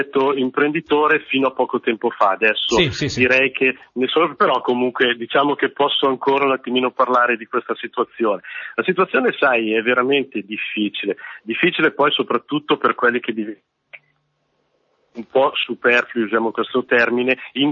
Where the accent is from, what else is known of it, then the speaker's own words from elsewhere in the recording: Varese, Lombardy, Italy; noi siamo di Varese chiaramente, quindi alla zona di Varese eccetera